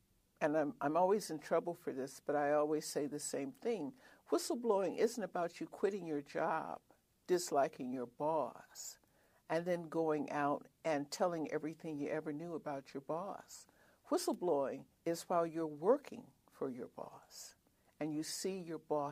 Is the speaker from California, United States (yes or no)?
yes; Compton, California, United States; now in Mount Vernon, United States; And it was a great climb for me because I'm from Compton. So to go from Compton to live on the Potomac in a house in Mount Vernon is a huge climb.